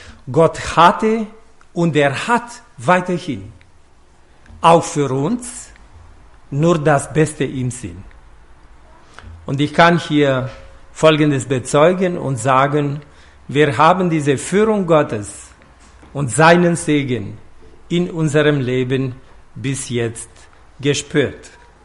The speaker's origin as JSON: {"language": "German", "region": "Bucharest", "country": "Romania", "tie": "born or raised there", "second_language": "German", "said": "Ich bin in Bukarest geboren."}